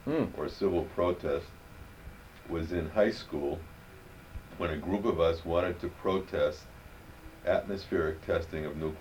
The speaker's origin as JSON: {"language": "English", "town": "Newton", "region": "Massachusetts", "country": "United States", "tie": "born or raised there", "said": "I was born here in Newton, Massachusetts."}